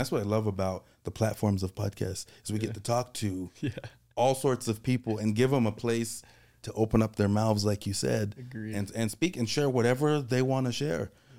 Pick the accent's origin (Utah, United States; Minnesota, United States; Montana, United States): Utah, United States; Alpine; I'm from Alpine, went to Lone Peak.